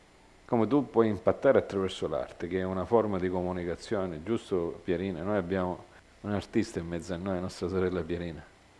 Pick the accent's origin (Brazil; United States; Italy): United States; moved away; io sono cresciuto in America e qua i voti non li capivo